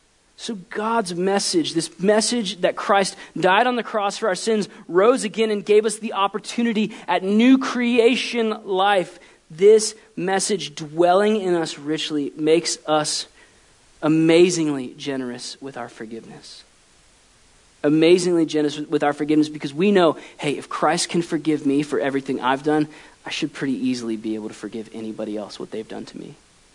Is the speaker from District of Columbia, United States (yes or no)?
no; Waterford, Florida, United States; I told the story of how when Terry and I grew up in Waterford.